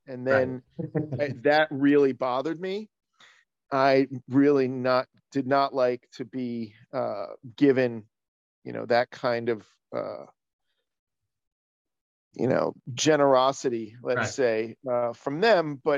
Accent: New York City, New York, United States; I grew up first in Manhattan with my mom and my grandparents.

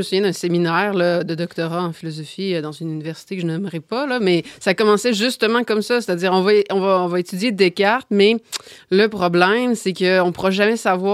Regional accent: Quebec City, Quebec, Canada; moi, je viens de Québec, toi, tu viens de Montréal.

